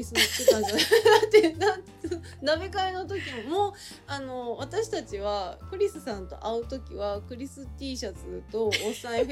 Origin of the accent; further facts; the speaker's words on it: Kagoshima, Japan; そうなんですよ、すごい九州男児なんですよ、実は。